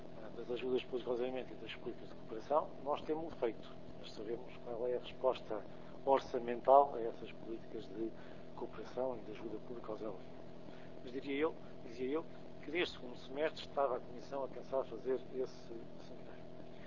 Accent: Portugal; enquanto português e até enquanto europeu

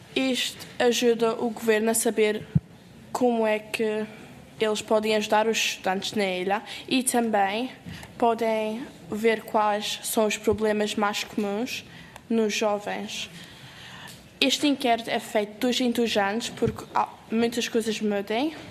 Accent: Jersey; somos de Jersey

